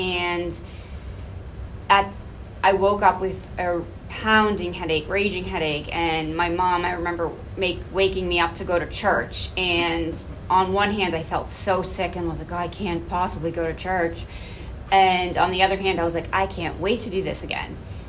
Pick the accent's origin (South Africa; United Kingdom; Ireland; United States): United States; Braintree, Massachusetts; I grew up on the South Shore in a town called Braintree at the end of the Red Line.